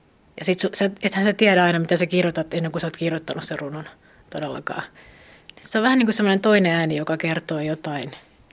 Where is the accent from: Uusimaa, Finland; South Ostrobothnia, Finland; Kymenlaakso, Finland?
Uusimaa, Finland; Helsinki; mä oon Helsingistä ja mä olen runoilija.